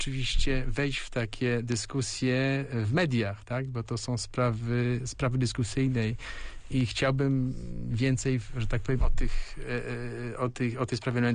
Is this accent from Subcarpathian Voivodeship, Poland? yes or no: no; Łódź, Łódź Voivodeship, Poland; No to jako Łodzianin, jako Polak, moim marzeniem jest